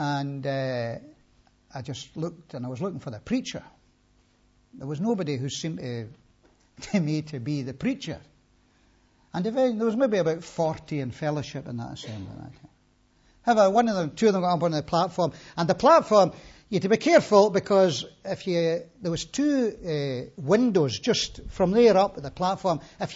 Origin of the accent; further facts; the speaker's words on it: Scotland, United Kingdom; But I'm Scottish, you know, and maybe you think we are a wee bit strange.